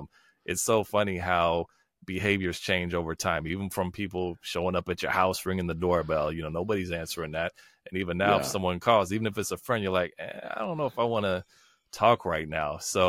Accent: Guthrie, United States; Community wins to me is almost the epitome of my experience growing up in Guthrie.

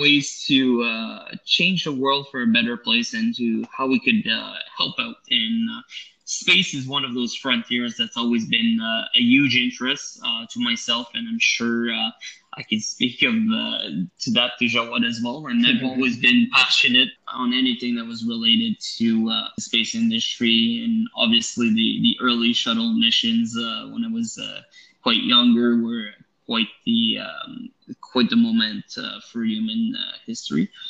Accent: Ontario, Canada; CEO and president of Stardust Technologies. Basically, I'm from Northern Ontario.

